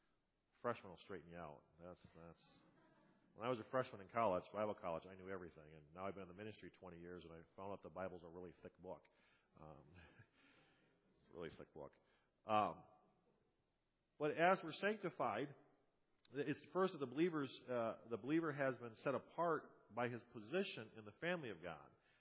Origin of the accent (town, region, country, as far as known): United States